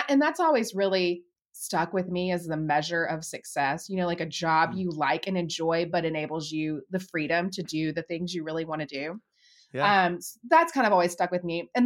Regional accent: United States; I grew up in the Panhandle, home of the finest donut in the land.

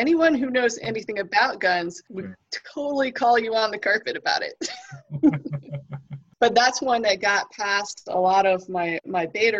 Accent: California, United States; Well, I think it just kind of goes back to where I grew up in California. We had the legends of the Yucca Man there in the Mojave Desert

